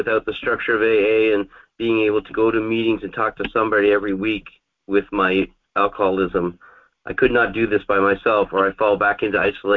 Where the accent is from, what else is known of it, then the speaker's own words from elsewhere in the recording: Ontario, Canada; Like I said, I was from Ontario, Canada.